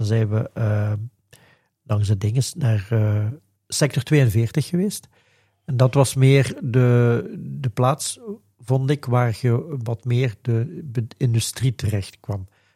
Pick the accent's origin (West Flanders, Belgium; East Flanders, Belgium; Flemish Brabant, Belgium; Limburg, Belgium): Limburg, Belgium; nee, ik ben van Limburg.